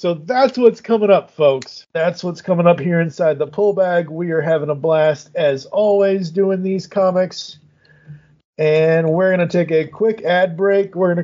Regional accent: Boston, Massachusetts, United States; as a lifelong, born and bred in Boston, Massachusetts, Red Sox fan

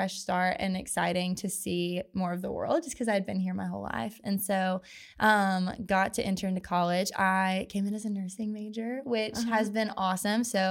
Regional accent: Knoxville, Tennessee, United States; but I'm originally from Knoxville, so born and raised here.

